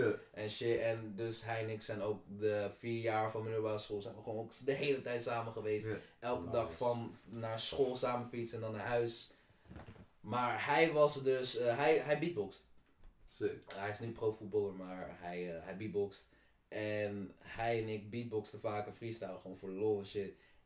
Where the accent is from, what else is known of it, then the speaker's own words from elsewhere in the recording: Soest, Utrecht, Netherlands; also born or lived in Amersfoort; de eerste 7 jaar van mijn leven was in Soest. Ik ben geboren in Amersfoort, maar ik was 7